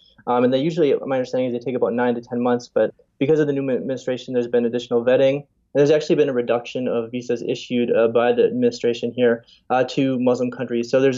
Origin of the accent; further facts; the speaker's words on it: United States; Me as an American, it's difficult for me to go to Iran